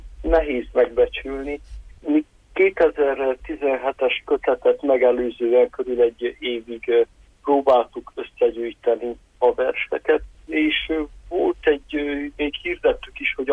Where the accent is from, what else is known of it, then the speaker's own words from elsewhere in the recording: Lăzarea, Harghita, Romania; míg én is Szárhegyen értem, ott nőttem fel, ismertük egymást, időközben elkerültem Kolozsvárra, könyvkiadónál dolgoztam.